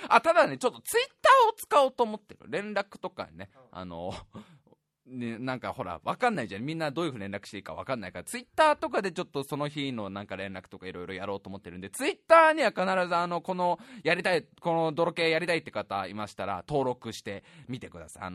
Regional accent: Saitama, Japan; 僕の地元の僕が生まれ育った駅の隣の駅、俺がもう僕がなんだ7歳か6歳ぐらいからよく行っていた航空公園っていうでっかい公園

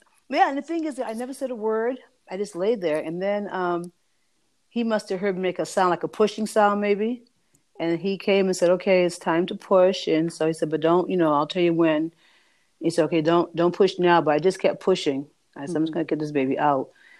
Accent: Roxbury, Massachusetts, United States; I'm coming out from Roxbury, a Black community, going into a white suburb to learn.

